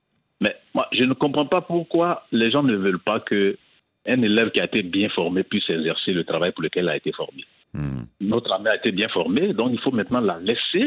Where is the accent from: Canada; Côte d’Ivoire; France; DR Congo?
Côte d’Ivoire; Bon, en tout cas, chez nous, en Côte d'Ivoire, l'armée française n'a pas été chassée.